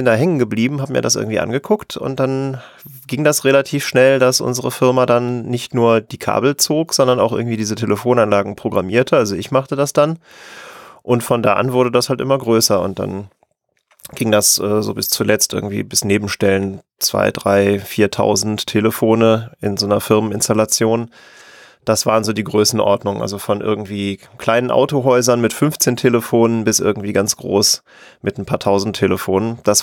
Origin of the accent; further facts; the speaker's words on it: North Rhine-Westphalia, Germany; Ich komme aus der Nähe von Köln